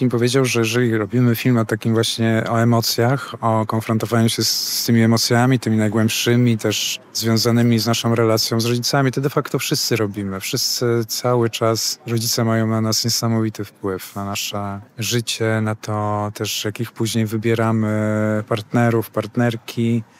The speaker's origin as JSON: {"language": "Polish", "town": "Ostrowiec Świętokrzyski", "region": "Świętokrzyskie Voivodeship", "country": "Poland", "said": "Ja też pochodzę z małego miasta, z Podostrowca Świętokrzyskiego, który też jest tutaj niedaleko i też z robotniczej rodziny."}